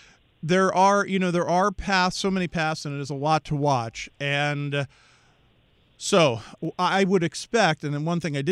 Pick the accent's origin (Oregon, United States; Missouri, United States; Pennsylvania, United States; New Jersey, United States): Pennsylvania, United States; Finally, that brings us to my home state of Pennsylvania, the Keystone State